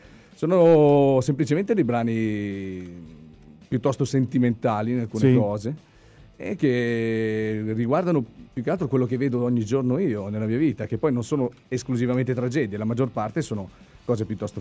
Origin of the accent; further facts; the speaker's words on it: Varedo, Lombardy, Italy; Lontanissimo. Anzi, io sono di Varedo, per la precisione.